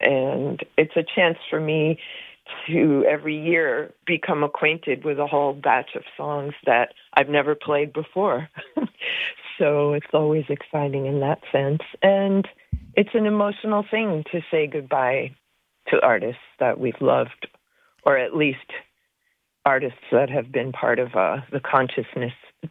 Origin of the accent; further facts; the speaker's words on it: New York City, New York, United States; hearing chamber music rehearsals in the apartment where I grew up in New York City.